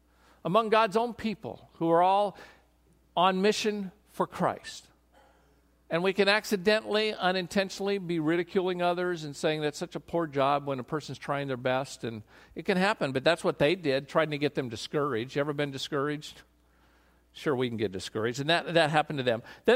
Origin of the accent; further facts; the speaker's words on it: Oregon, United States; you know, we're from Oregon, so rain is rain, and who cares?